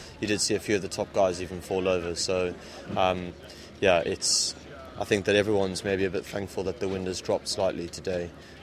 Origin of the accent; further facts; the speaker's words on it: Cape Town, Western Cape, South Africa; also born or lived in Durban; now in London, United Kingdom; I'm originally from Cape Town, and we used to both sail 29ers when we were younger, but I've been over in the UK for quite a while now